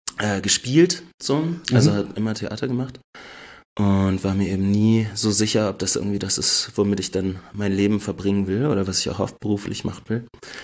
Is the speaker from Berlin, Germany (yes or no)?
yes; Berlin, Germany; Ich komme eigentlich aus Berlin, bin da geboren und aufgewachsen und dann habe ich diverse Dinge getan in meinem Leben und als letztes, bevor ich nach Memmingen gegangen bin, Schauspiel studiert in Ludwigsburg, in der Nähe von Stuttgart.